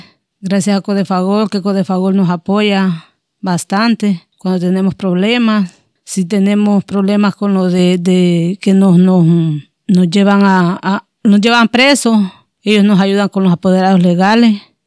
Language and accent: Spanish; El Triunfo, Choluteca, Honduras; vengo de Honduras, del municipio del Triunfo, departamento de Choluteca, y mi comunidad se llama Agua Caliente y pertenezco al Triunfo.